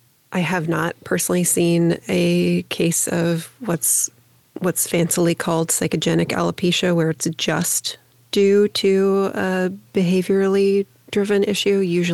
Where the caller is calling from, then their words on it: Columbus, Ohio, United States; I'm not sure about what the availability is in you guys' area, since I'm calling in from Columbus.